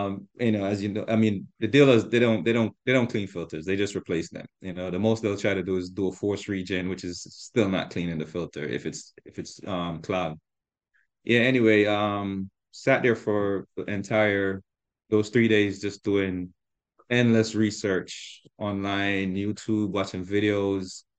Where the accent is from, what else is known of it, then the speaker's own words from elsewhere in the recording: New York, United States; I was the guy from Long Island he was talking about.